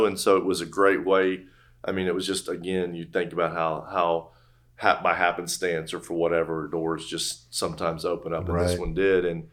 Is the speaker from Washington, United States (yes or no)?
no; Houston, Texas, United States; I had an interest in the 100 Club growing up in Houston.